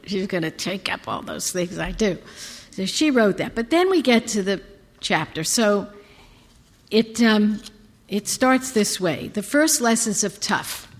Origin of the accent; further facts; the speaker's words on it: Brooklyn, New York, United States; I'm an ordinary kid. I grew up in Brooklyn.